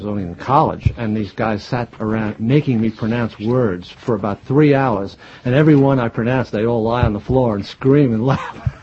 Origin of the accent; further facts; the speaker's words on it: Jersey City, New Jersey, United States; accent: Jersey City; I know, I'm from Jersey City.